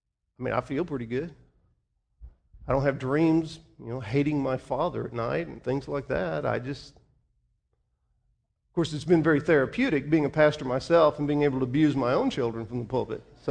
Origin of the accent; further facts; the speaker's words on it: the South, United States; Now, I grew up in the South, and as a result of that, when I was growing up, you said yes, sir, and no, sir.